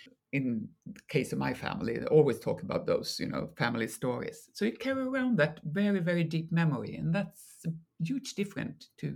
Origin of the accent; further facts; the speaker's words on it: Malmö, Skåne, Sweden; now in Stockholm, Sweden; I mean, I'm from everywhere in Sweden. I was born in Malmö, as you say, but I live in Stockholm now, and I have my country house in this part that I write about in the north, and my mother is from even further up north